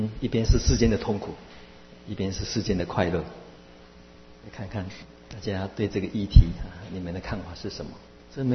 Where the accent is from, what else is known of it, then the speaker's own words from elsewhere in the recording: Taiwan; 这韩国人他们就是我们台湾人认为韩国人的世界观到处都是我们的